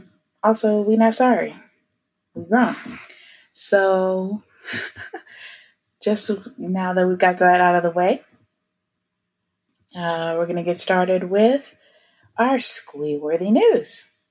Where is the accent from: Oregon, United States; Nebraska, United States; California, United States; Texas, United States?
Texas, United States; Houston; I'm from Houston, Texas.